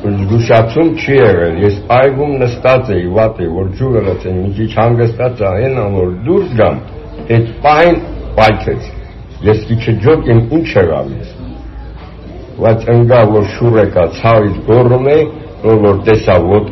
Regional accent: Nagorno-Karabakh, Azerbaijan; Ես Ղարաբաղից եմ եկել։

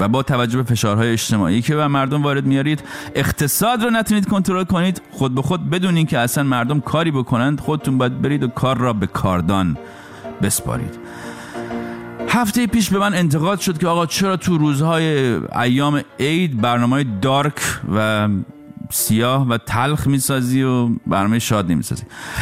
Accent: Iran; now in United States; 20 سال پیش که من داشتم از ایران میومدم بیرون

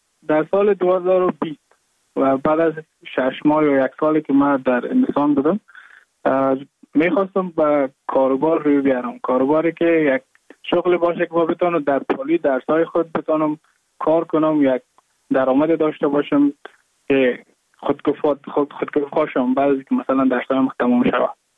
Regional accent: Mazar-i-Sharif, Balkh, Afghanistan; moved away as an adult; now in Goa, India; از مزار شریف هستم، از قریه شیرآباد که از قریه دورافتاده مزار شریف بخش میباشم که ما در سال 2019 ماه جون به هندوستان آمدم

